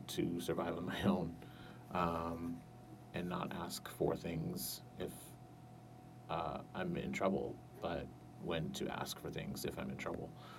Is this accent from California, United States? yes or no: yes; Simi Valley, California, United States; moved away as an adult; now in Orange County, United States; I didn't grow up here in Orange County. I grew up in Ventura County, Simi Valley, California. I moved to Orange County to work for the Disneyland Resort when I was 19 years old.